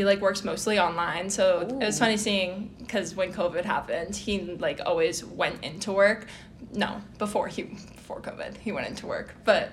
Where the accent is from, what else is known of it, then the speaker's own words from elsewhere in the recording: Methuen, Massachusetts, United States; I'm from Methuen, Massachusetts. It's near like Boston and like New Hampshire, down there.